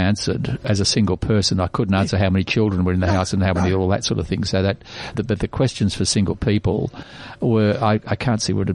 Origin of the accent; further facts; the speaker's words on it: Australia; my parents were both born in England and I was born here in Australia